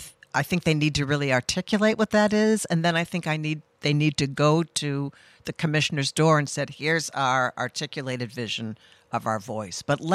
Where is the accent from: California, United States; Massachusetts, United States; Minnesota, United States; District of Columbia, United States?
Massachusetts, United States; No, I grew up on the Cape and went to college in Oregon, which is probably where I got most of my politics from. So, but I've lived in Rhode Island, since 1987.